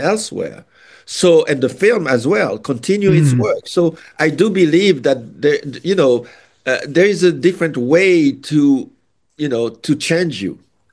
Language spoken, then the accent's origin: English; Haiti; also born or lived in Congo; coming from Haiti, I know what a dictatorship is.